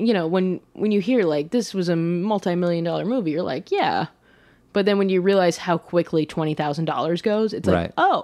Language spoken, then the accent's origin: English; Olathe, Kansas, United States; I'm from Olathe, Kansas, which is a suburb of Kansas City, Missouri, okay, right. On the Kansas side.